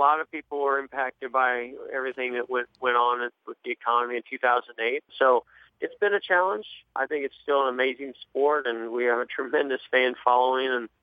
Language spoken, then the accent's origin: English; California, United States; I wasn't from North Carolina or the Southeast. I came from California. I came through the open wheel ranks. So I was a bit of an outsider when I got there.